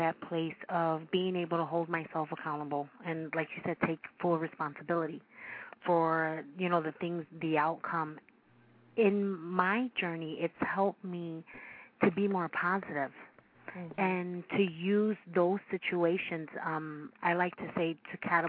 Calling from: Chicago, Illinois, United States; I'm calling from Chicago, Illinois.

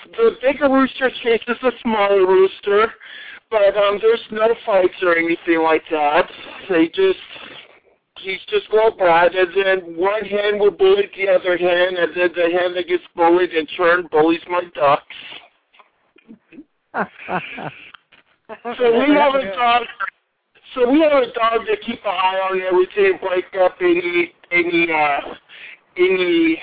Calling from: California, United States; I'm calling from California.

